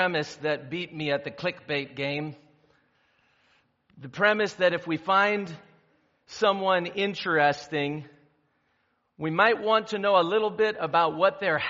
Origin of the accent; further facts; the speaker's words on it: United States; You see here what most of us who grew up in America, I grew up in America too, so this is how I think of things.